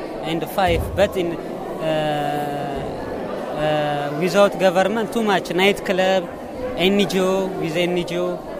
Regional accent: Ethiopia; English is a second language; From Ethiopia. I came from Ethiopia.

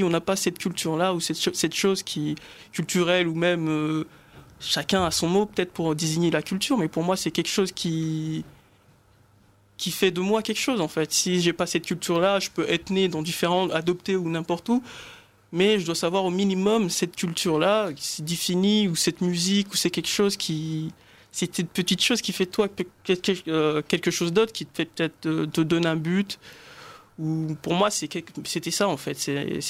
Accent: Mayotte; Bah, moi, pour ma part, c'est, je viens de Mayotte.

